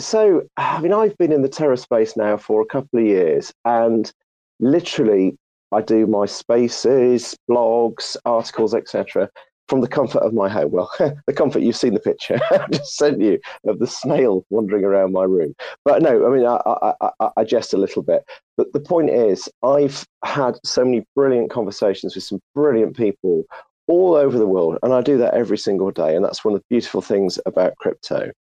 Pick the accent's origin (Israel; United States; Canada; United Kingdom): United Kingdom; I don't want to appear rude being British